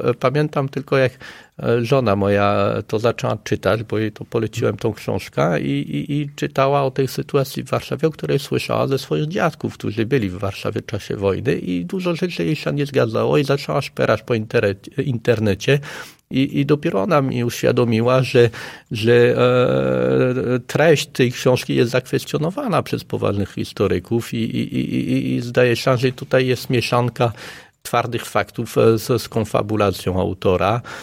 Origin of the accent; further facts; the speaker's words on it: France; Sam jako Francuz